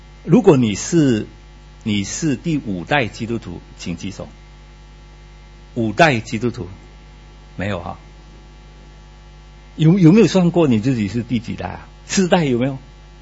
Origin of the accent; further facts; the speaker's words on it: Malaysia; 但是我们马来西亚人哈，我是马来西亚人哈，我们马来西亚人呢就还没有学到这个功课